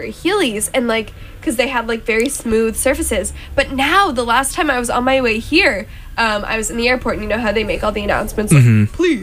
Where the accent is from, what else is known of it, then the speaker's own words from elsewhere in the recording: San Diego, California, United States; So, I'm from San Diego.